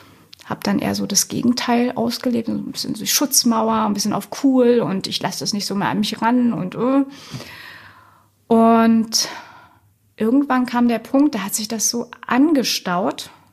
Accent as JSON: {"language": "German", "region": "Berlin", "country": "Germany", "said": "Ich komme aus Berlin. Wir sitzen gerade auch mitten im Herzen von Berlin."}